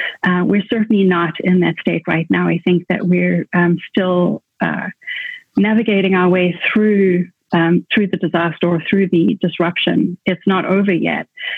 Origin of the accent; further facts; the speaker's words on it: Botswana; named after a tree from a nature reserve where I grew up in Botswana